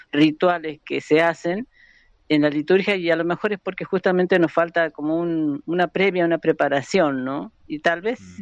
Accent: Belén, Catamarca, Argentina; now in Mendoza, Argentina; por adopción mendocina, porque ya la otra generación sí es toda mendocina, la de mi familia. Pero nosotros somos de Catamarca

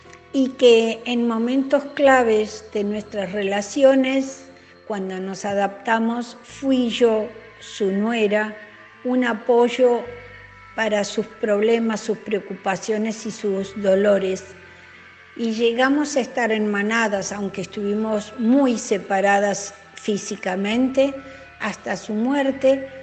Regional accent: Merlo, San Luis, Argentina; de Villa de Merlo.

